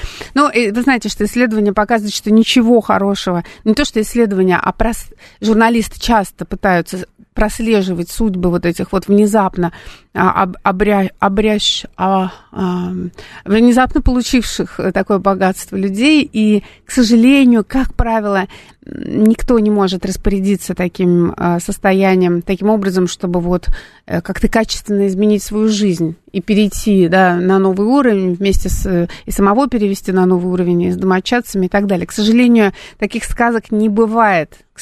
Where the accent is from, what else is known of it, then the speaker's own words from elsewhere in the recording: Saint Petersburg, Russia; now in Moscow, Russia; поскольку иногородняя, я из Санкт-Петербурга, и мне, я жила в арендной квартире